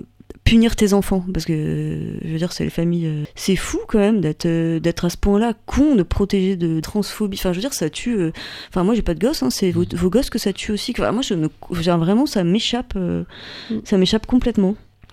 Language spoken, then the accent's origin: French; Tarbes, Occitanie, France; moi je viens de Tarbes, du coup c'est une petite ville, une petite ville de militaires.